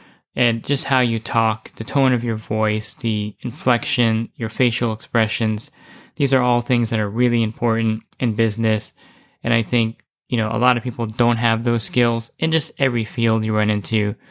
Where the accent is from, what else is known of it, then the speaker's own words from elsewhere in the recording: New Jersey, United States; And I'm from New Jersey, and I know back east is like totally foreign to address someone that way.